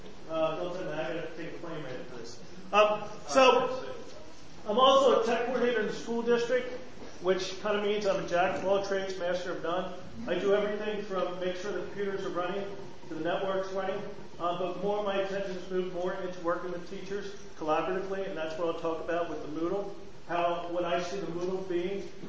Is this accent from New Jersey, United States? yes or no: yes; New Jersey, United States; I'm from New Jersey.